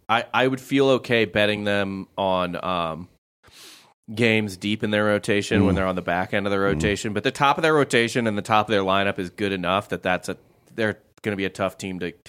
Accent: St. Louis, Missouri, United States; I'm pretty tuned into the Cardinals because I'm from St. Louis.

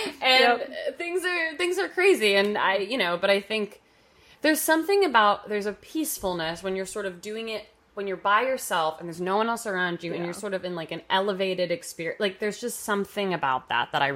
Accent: New York, United States; Well, I'm from New York. I grew up here. I've had a lot of experience in growing up in a really chaotic city.

